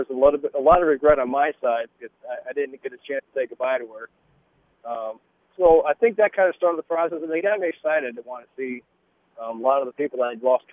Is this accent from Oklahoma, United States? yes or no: no; Evansdale, Iowa, United States; Now, we grew up in Evansdale, Iowa, which is right outside of Waterloo.